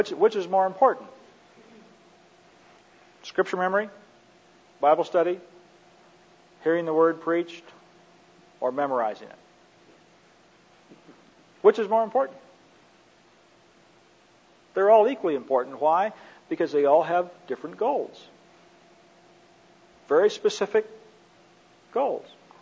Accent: Minneapolis, Minnesota, United States; born there; I was born in Minneapolis, you know.

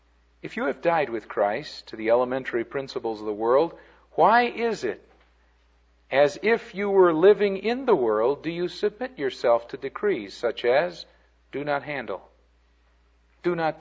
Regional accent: Chicago, Illinois, United States; I grew up in Chicago. Chicago is an area in which many of the churches are very legalistic.

